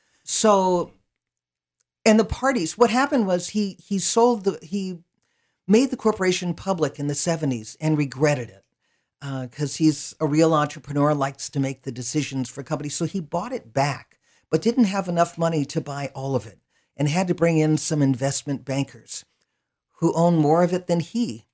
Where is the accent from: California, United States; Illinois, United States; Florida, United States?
California, United States; I grew up in California, so it's like year-round summer.